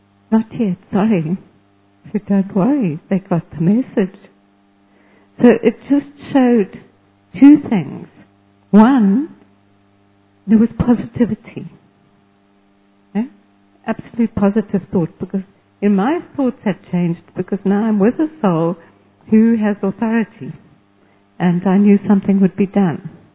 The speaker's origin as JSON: {"language": "English", "country": "Zimbabwe", "said": "As you know, I'm from Zimbabwe"}